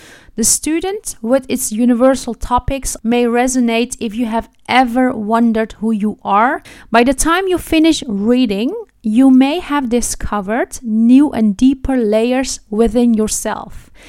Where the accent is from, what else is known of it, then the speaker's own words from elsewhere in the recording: Amsterdam, North Holland, Netherlands; from Amsterdam and I have an announcement.